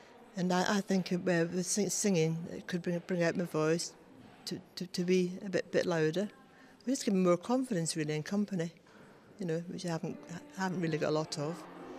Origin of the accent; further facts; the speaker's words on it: Syston, East Midlands, United Kingdom; I come from Syston.